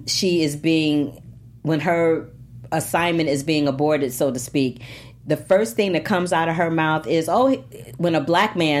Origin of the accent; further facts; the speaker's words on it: Missouri, United States; I'm from Missouri, and when I go back there, it's a hot mess.